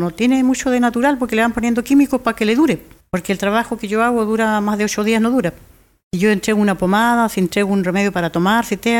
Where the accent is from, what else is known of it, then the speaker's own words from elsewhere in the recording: Río Negro, Argentina; Y ahí volví a Curuleufu, Río Negro, a trabajar.